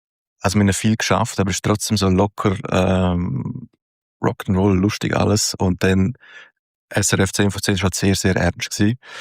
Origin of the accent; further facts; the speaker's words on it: Chur, Graubünden, Switzerland; also born or lived in Domleschg; aufgewachsen bin in Chur und dann später im Domleschg und dann aber relativ früh dann mal weg.